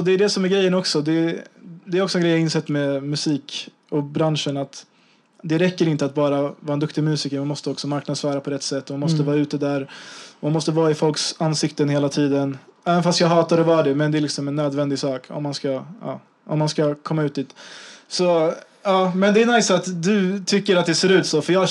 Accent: Sweden; Jag är ju svensk liksom

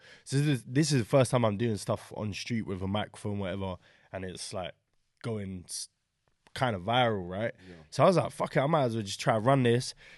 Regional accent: Crawley, South East England, United Kingdom; I grew up outside of London, innit? In Crawley, West Sussex.

